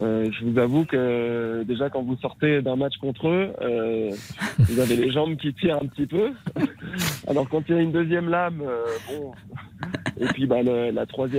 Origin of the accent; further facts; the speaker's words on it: France; Quand on est français, et puis que finir, je sais pas, 5e mondial, ça suffit pas.